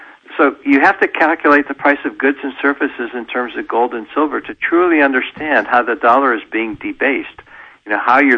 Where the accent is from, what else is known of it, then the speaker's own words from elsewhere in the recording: United States; I remember as a kid in the 1950s growing up in the States